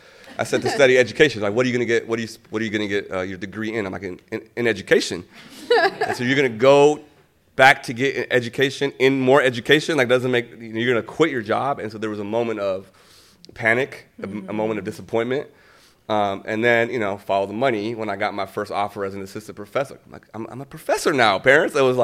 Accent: Iran; I was an engineer before coming into the field of education, and I'm from Iran originally.

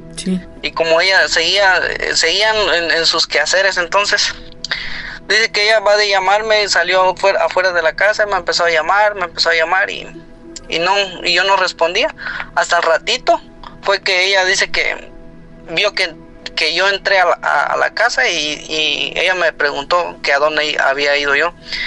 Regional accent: Guatemala; now in Tennessee, United States; yo soy de Guatemala, pero ahorita los escucho desde Tennessee.

